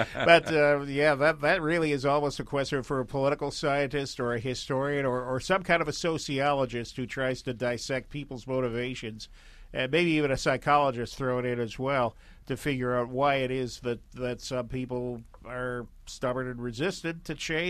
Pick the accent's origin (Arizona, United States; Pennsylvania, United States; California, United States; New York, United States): New York, United States; Rochester; It's hard not to understand Douglass when you're growing up in Rochester, New York.